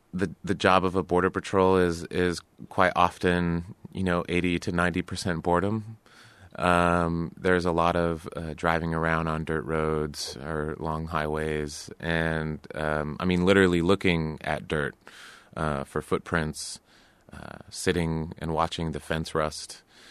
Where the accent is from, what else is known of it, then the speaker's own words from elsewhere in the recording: Arizona, United States; I grew up in Arizona, and my mother was a park ranger. So I grew up in all of these, you know, amazing outdoor natural places. I grew up very close to the desert. And, you know, I spent almost my entire life in Arizona.